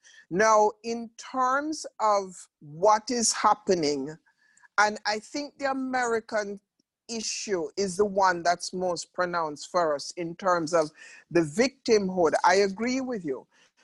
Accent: Jamaica; I'm a Black woman and I'm from Jamaica and I'm of African descent.

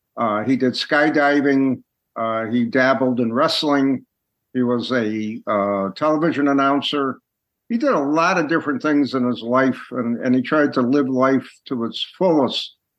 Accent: Connecticut, United States; And again, I was originally from Connecticut, so I saw a lot of Patriots football.

